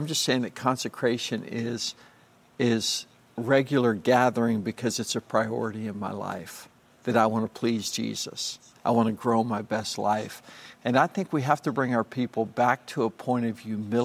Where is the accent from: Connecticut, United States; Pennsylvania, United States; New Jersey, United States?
Pennsylvania, United States; And I grew up in Western Pennsylvania, and the people from there know that nearly half of the religious buildings, it seems like, have been sold